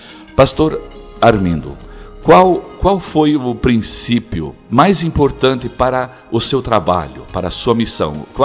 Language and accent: Portuguese; Brazil; eu disse que eu sou do Brasil, não posso voltar